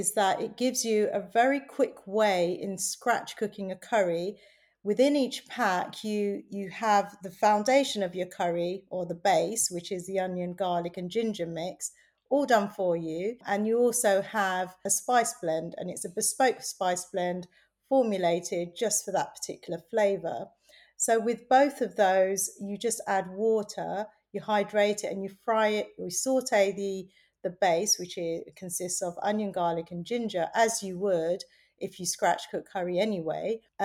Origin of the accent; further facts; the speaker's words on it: London, United Kingdom; So my heritage is Bangladeshi, and I grew up on Brick Lane